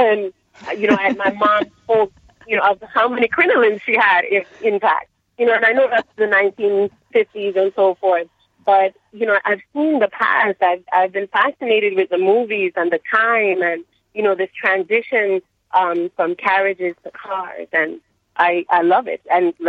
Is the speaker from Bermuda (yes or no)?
no; Jamaica; now in Fort Lauderdale, United States; I am Jamaican, and my skin is dark